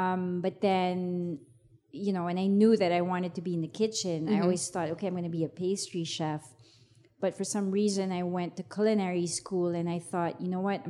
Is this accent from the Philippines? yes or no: yes; Philippines; just so I'm Filipino.